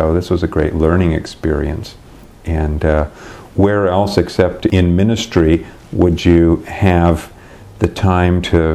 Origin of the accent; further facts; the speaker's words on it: Oklahoma, United States; I grew up in Oklahoma, and I was a member of the All Souls Unitarian Church in the middle of the Bible Belt.